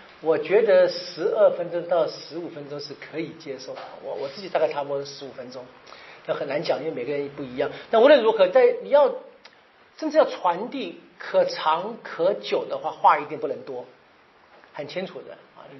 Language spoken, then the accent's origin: Chinese; Taiwan; 比我们台湾人长很多